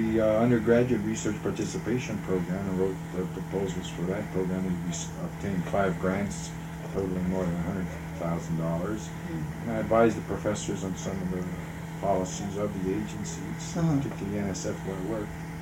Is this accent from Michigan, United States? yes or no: no; Wilkes-Barre, Pennsylvania, United States; All right, well, I was born in Pennsylvania, near Wilkes-Barre, and went to school there and to Bucknell Junior College in Wilkes-Barre for my first 2 years